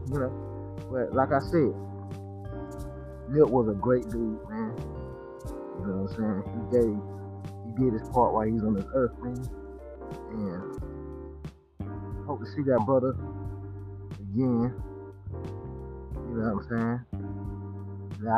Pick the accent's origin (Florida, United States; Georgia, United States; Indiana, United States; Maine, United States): Georgia, United States; And I'm not even from there. I'm from the 8th. I mean, I'm from Georgia.